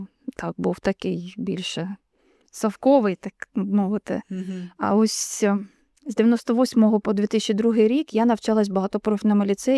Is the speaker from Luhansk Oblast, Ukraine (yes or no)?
yes; Sievierodonetsk, Luhansk Oblast, Ukraine; Я народилась в місті Сєвєродонецьку, виросла і до останнього дня там була, ніде більше не жила, тільки Сєвєродонецьк.